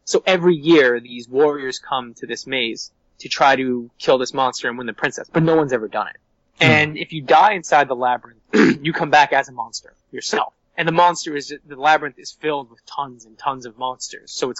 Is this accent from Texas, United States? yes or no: no; Brooklyn, New York, United States; So it's just we're from Brooklyn.